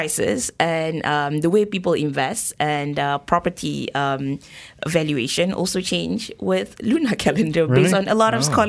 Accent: Malaysia; growing up in Malaysia.

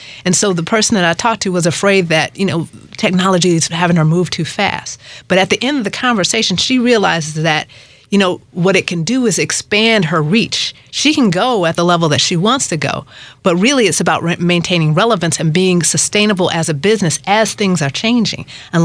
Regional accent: Detroit, Michigan, United States; And I grew up in Detroit as well, West Side, went to Renaissance High School.

